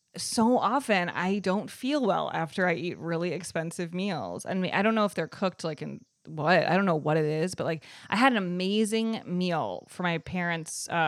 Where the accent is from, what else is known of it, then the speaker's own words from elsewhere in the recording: Evanston, Illinois, United States; Evanston, Illinois, right outside of Chicago.